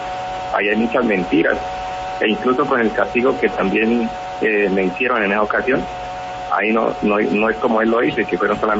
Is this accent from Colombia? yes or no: yes; Cauca, Colombia; tengo rasgos indígenas, tengo rasgos normal de, como un campesino normal, obviamente, soy de acá del Cauca, soy del Cauca como tal, pero bajo ningún punto, o sea, no pertenezco a ningún cabildo indígena, no pertenezco a ninguna comunidad indígena